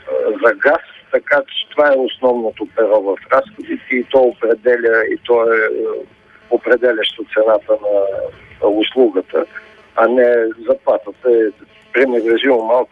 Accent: Sofia, Sofia City, Bulgaria; Всичките сме свидетели, които сме софиянци

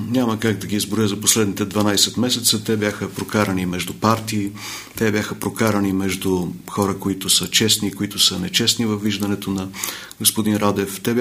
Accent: Kardzhali, Kardzhali Province, Bulgaria; С много от тези избиратели аз съм си играл като дете в Кърджали, те ме помнят и обичат и досега.

